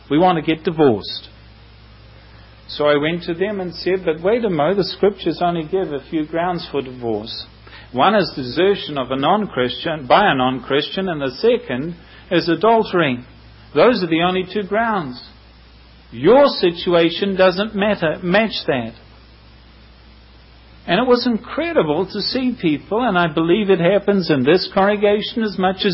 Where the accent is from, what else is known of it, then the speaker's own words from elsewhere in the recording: New Zealand; accent: New Zealand English; as well as in English, even though it's New Zealand form of English.